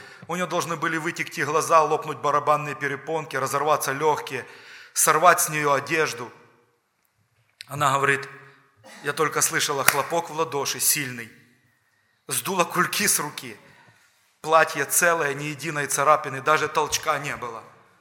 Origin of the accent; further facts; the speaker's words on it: Ukraine; И чеченец узнал, что я украинец